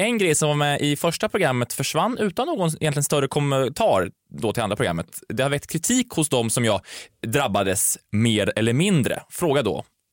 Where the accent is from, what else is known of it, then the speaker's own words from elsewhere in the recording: Karlstad, Värmland, Sweden; och i Karlstad där jag är ifrån